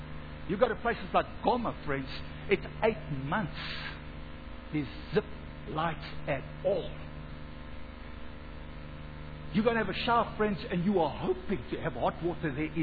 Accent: Johannesburg, Gauteng, South Africa; born there; I was born in Johannesburg. I was born in the inner city called Hillbrow. I was brought up with parents who divorced.

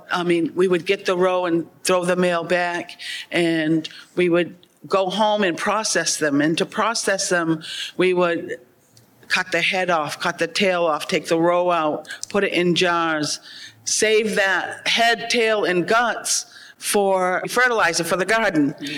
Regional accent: Mashpee, Massachusetts, United States; But being a child growing up in Mashpee, it was like every month there's something new to harvest outside

